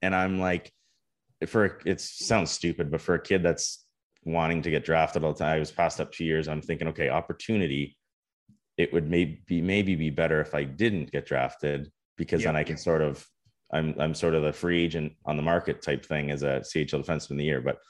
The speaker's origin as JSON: {"language": "English", "country": "Canada", "said": "as a Canadian"}